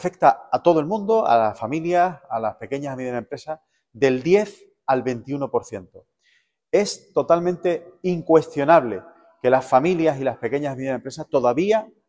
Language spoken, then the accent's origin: Spanish; Spain; somos los españoles los que estamos pagando ese despilfarro